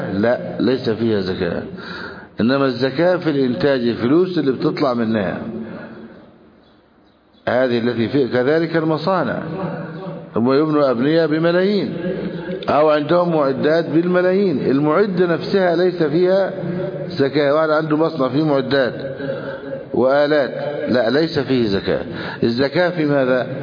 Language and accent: Arabic; Egypt; بلادنا مصر